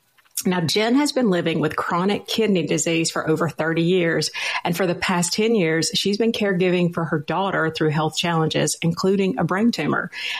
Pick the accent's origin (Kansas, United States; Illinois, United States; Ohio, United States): Ohio, United States; born there; now in Wisconsin, United States; So, well, I was born in Ohio. But I now live in Wisconsin, and in between there were several moves as well.